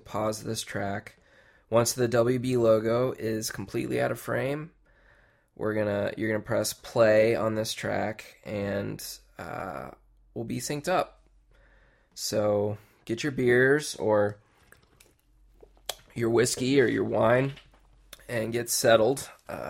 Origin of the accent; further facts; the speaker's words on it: Texas, United States; But I'm from Texas, and we do the long A.